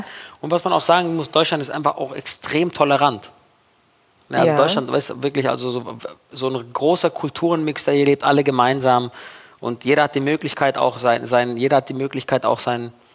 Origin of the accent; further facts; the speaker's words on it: Italy; German is a second language; Bei uns in Italien